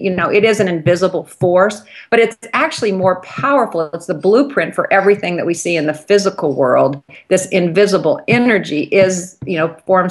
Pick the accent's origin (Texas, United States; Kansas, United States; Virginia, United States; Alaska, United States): Kansas, United States; Lawrence; I have a couple of groups I'm in here in my hometown of Lawrence, Kansas